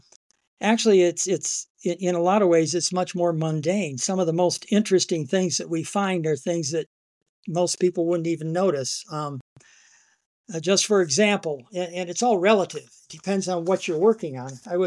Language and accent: English; Michigan, United States; moved away; also born or lived in Arizona; I grew up in Michigan. Wanted to be an herpetologist. That was my sort of goal in life once I got old enough to have a goal. And our family moved to Arizona in the mid-60s.